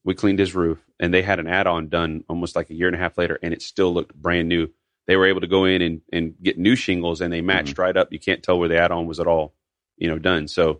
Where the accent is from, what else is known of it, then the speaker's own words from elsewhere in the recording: Milton, Florida, United States; I was born in Milton Pace and whatever, and I lived here my whole life except when I left for 4 years in the military.